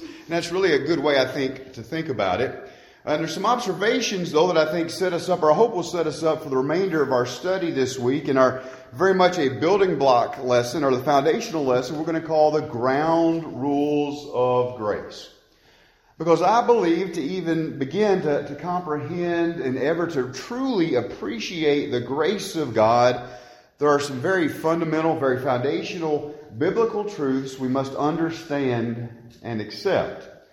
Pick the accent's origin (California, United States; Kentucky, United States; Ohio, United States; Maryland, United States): Kentucky, United States; you may have already picked up on my accent. I'm originally from Butler County, Kentucky, just south of Caneyville, if you're familiar with the area.